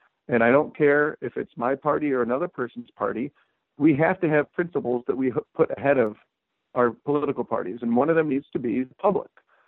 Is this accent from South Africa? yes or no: no; Decorah, Iowa, United States; I'm born and raised in Northeast Iowa, up in Decorah. My first job up there was catching chickens.